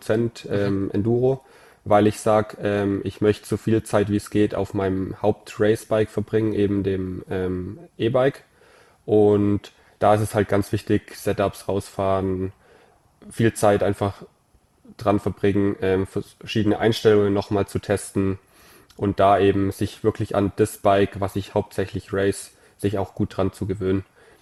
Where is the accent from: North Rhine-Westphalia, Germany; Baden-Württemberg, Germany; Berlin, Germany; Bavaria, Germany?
Baden-Württemberg, Germany; Ulm; bei mir daheim, ich komme aus Ulm